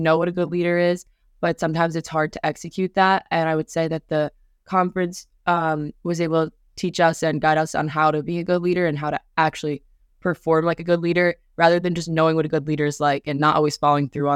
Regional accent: Garden City, United States; I was the only one from Garden City there. I was able to be the only one saying I'm from Garden City

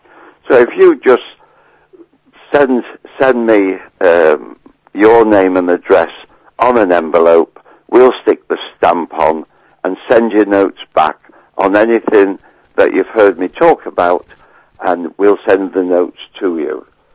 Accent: United Kingdom; So as I'm a British pharmacist, I have a pharmacy in Prestwich, Manchester

